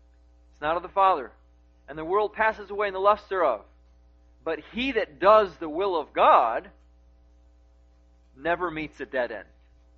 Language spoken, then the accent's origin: English; Chicago, Illinois, United States; now in Wichita, United States; It's a privilege to be in Wichita, Kansas. I was raised in the Chicago area. And when I first came to Kansas, after I got through the initial shock of seeing almost nobody compared to Chicago, I wanted to get right back to Chicago.